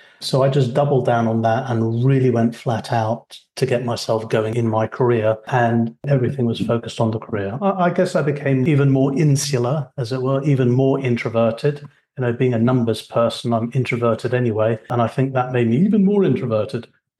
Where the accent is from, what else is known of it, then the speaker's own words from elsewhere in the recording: United Kingdom; also born or lived in Philippines; was not born in the UK. I was born in the Philippines. So I'm from Asian descent. And after I was born, we emigrated to the UK. So I was brought up in the UK and I went to a Catholic boarding school